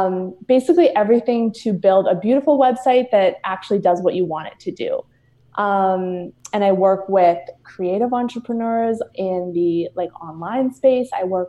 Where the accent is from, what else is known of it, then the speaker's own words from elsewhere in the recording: Calgary, Alberta, Canada; I'm originally from Calgary, Alberta, in Canada